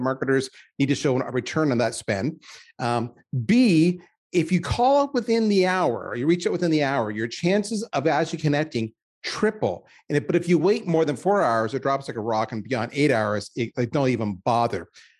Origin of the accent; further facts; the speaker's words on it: Canada; And by the way, if you heard the way I said out there, yes, I am Canadian.